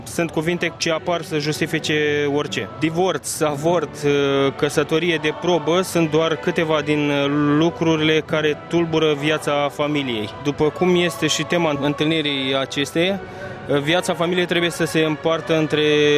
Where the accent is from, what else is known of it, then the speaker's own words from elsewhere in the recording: Bacău County, Romania; sunt din România împreună cu soția mea Edith Simona. Facem parte din dieceza de Iași, parohia Sfântul Nicolae Centru Bacău. Trăim bucuria de a fi aici la Milano